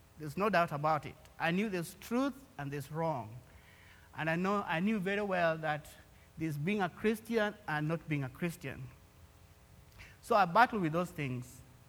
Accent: Kenya; born there; So, back home, I was born in Kenya, for those who don't know.

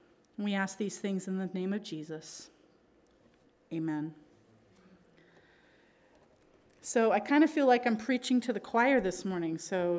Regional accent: Pakistan; So I'm a missionary kid, and I grew up in Pakistan.

